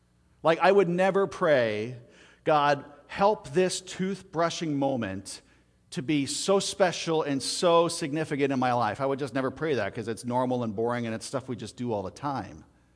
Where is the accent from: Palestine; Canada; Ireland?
Canada; moved away as an adult; now in New Jersey, United States; So when I moved from Canada, I'm a native Canadian, lived there almost my entire life.